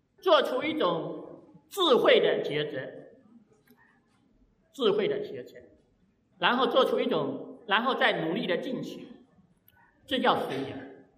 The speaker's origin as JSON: {"language": "Chinese", "town": "Nantong", "region": "Jiangsu", "country": "China", "said": "我们现在是地球人，而不是说不只是一个中国人，还不只是一个江苏人、南通人，我们是中国人。"}